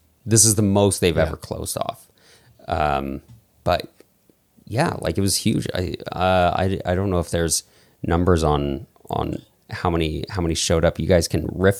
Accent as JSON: {"language": "English", "town": "Calgary", "region": "Alberta", "country": "Canada", "tie": "born or raised there", "said": "I grew up in Mackenzietown, and I just really, I've been waiting my whole life for this."}